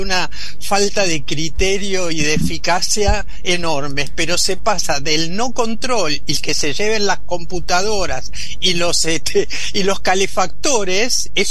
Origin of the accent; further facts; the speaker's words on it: Argentina; Y si nosotros como argentinos nos preguntan